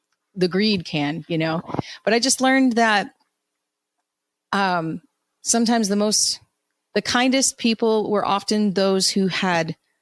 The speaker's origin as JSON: {"language": "English", "region": "Ohio", "country": "United States", "tie": "born or raised there", "also_born_or_lived": "Chicago", "said": "So I grew up in Northwest Ohio, but I grew up in Chicago."}